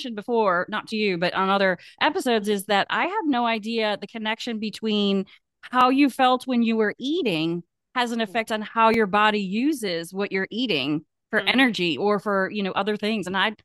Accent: Michigan, United States; also born or lived in England; now in Richmond, United States; I didn't grow up in Richmond where I am. I grew up in Michigan and went to college there, and I lived in England as well.

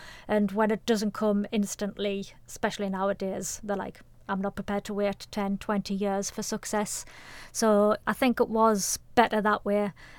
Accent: Sunderland, North East England, United Kingdom; I'm a girl from Sunderland who loves to run

